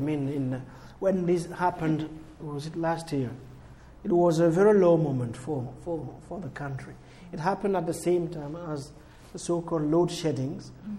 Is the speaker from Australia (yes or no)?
no; Cameroon; when I grew up in Cameroon, we lived under a one-party state